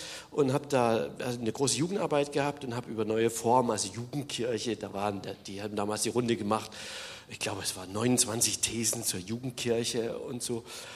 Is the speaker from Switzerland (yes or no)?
no; Neukirch, Saxony, Germany; also born or lived in Leipzig; now in Berlin, Germany; die ersten 27 oder 25 Jahre habe ich in Sachsen verbracht, habe also in Leipzig, ich bin Oberlausitzer, also bin in Neukirch aufgewachsen, ist ein Oberlausitzer, nettes Dorf.